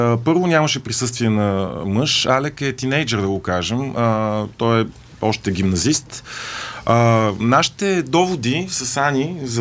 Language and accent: Bulgarian; Kyustendil, Kyustendil Province, Bulgaria; Аз съм от Юстендил.